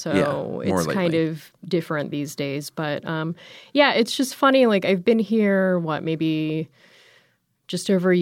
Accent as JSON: {"language": "English", "region": "California", "country": "United States", "tie": "born or raised there", "also_born_or_lived": "Philippines / Virginia", "said": "lived in California as a kid, moved to Virginia."}